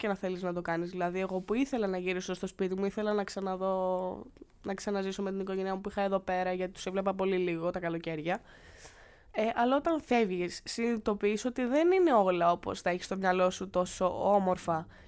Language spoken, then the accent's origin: Greek; Brussels, Brussels-Capital Region, Belgium; also born or lived in Greece; στο Βέλγιο, οι Βρυξέλλες είναι το σπίτι μου, είναι πολύ διαφορετικό. Η Ελλάδα είναι η πατρίδα μου και το Βέλγιο είναι το σπίτι μου. Γιατί στο Βέλγιο έχω μάθει να ζω. Στο Βέλγιο έχω τελειώσει το σχολείο